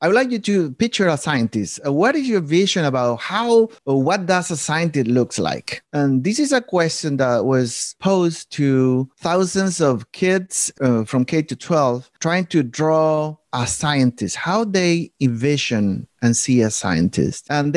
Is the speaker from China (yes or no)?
no; southern Chile, Chile; accent: Southern Chilean; English is a second language; You will see my accent is from Southern Chile, if you're not familiar with that.